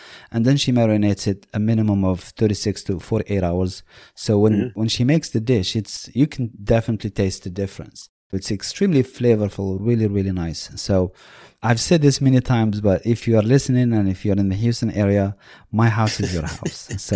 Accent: Marrakesh, Marrakesh-Safi, Morocco; the couscous, the tagine, we are from Marrakesh, you have to say tangia.

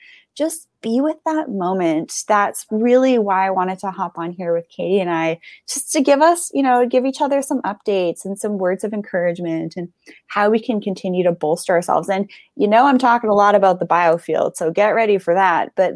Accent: Canada; And, as Canadian, I can't just move to the U.S. to Hawaii either.

